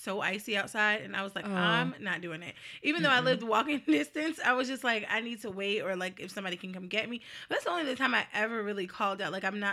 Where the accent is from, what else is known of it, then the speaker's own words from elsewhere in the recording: New Jersey, United States; because they know I am from New Jersey, so they're like, if you need to go home, just let us know.